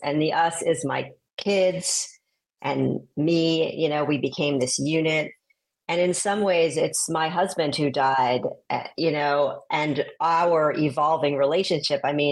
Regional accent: New York City, New York, United States; born and raised in New York City and going out to this California situation, it was eye-opening.

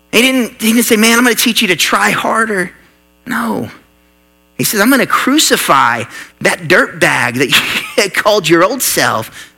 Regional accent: Oklahoma, United States; But growing up in the Midwest, in Oklahoma, with a little bit of a redneck family, right?

